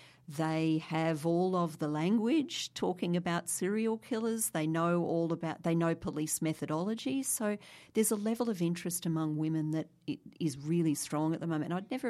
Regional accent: Brisbane, Queensland, Australia; I grew up in Brisbane

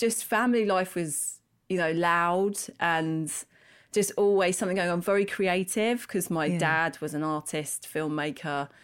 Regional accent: London, United Kingdom; So I'm from London and grew up in London, in North London. And I've got three siblings, so one of four.

